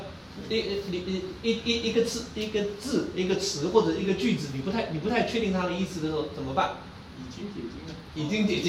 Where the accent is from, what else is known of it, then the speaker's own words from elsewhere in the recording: China; 就是它翻译成我们中国人能够理解的这个意思。